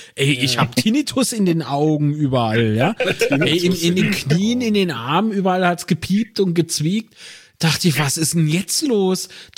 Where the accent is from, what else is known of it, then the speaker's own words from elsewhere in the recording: Kaiserslautern, Rhineland-Palatinate, Germany; also born or lived in Zweibrücken; Ich bin in Zweibrücken geboren, das ist ein Kaff in Rheinland-Pfalz. Bin aber gefühlt groß geworden in Kaiserslautern, weil man da halt seine Jugendzeit dort verbracht hat